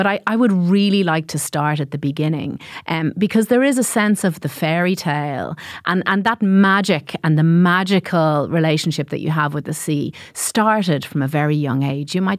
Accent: Ulster, Ireland; born there; I was born in Donegal.

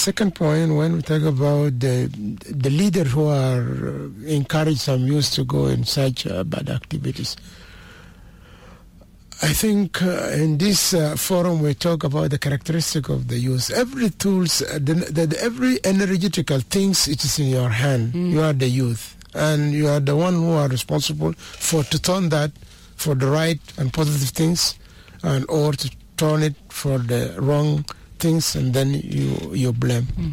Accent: Western Bahr el Ghazal, South Sudan; I'm from the Western Bargazal.

